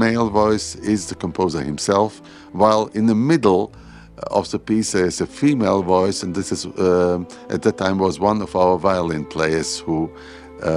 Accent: Riga, Latvia; English is a second language; And the very first concert of Camerata took place in my hometown, the capital of Latvia, in Riga.

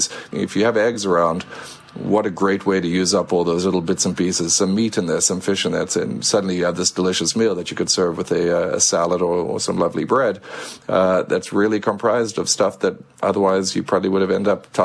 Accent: South Africa; I grew up with a big Indian influence in my diet just from where I grew up in South Africa.

